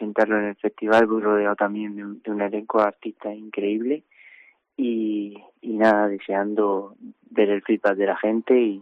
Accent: Cartagena, Region of Murcia, Spain; soy de aquí, soy de Cartagena. Llevo viviendo el festival desde que tengo uso de razón

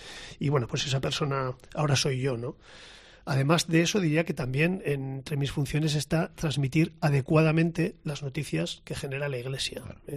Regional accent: Pamplona, Navarre, Spain; soy un pamplonés, de 57 años, 58 la semana que viene, casado con 3 hijos

